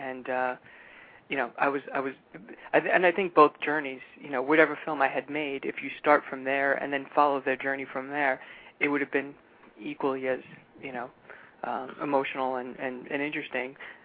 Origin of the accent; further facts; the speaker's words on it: Brooklyn, New York, United States; You know, I'm from Brooklyn and grew up in New York all my life.